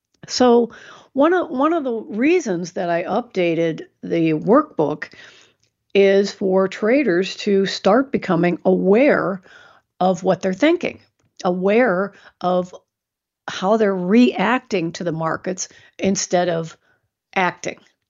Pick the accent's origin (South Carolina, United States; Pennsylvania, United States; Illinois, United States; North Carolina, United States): Illinois, United States; Chicago; also born or lived in East Coast; now in California, United States; Even though I'm from Chicago and the East Coast, I got California blood now.